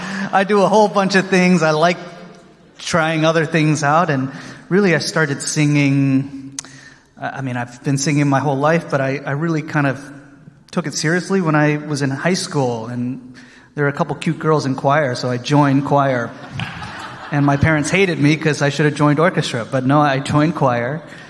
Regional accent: Austin, Texas, United States; I'm from Texas. I know I look like it, right? I'm from Austin, Texas.

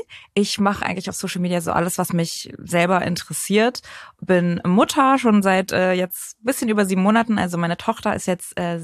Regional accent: Berlin, Germany; also born or lived in Cologne; Ich bin eigentlich auch Berlinerin. Dann sind wir nach Köln gezogen und jetzt sind wir aufs Land gezogen und sanieren gerade ein Haus.

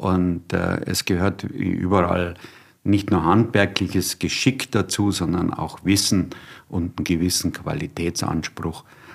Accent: Munich, Bavaria, Germany; born there; ich bin einer der wenigen gebürtigen Münchner.

